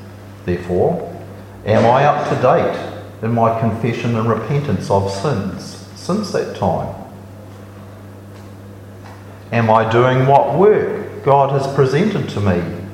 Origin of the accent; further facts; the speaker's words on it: Te Puke, Bay of Plenty, New Zealand; born there; So my Pepeha then would look something like … I was born in Te Puke.